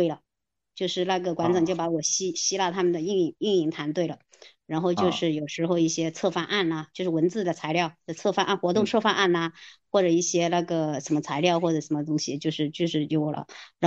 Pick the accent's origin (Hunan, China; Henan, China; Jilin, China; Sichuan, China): Hunan, China; 你知道我们湖南人很多在广东从商的很多